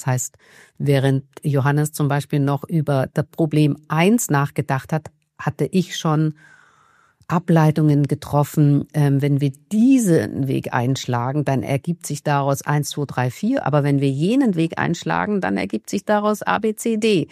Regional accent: Vienna, Austria; Ich komme ja aus Wien.

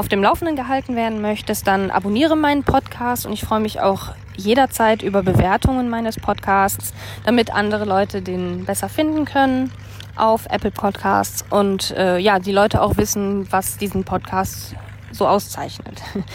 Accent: Germany; diese Vorfreude auf Zuhause, dass meine Heimat einfach Deutschland ist.

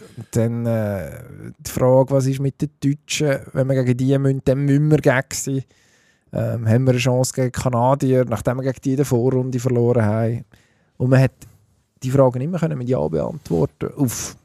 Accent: Switzerland; als Schweizer

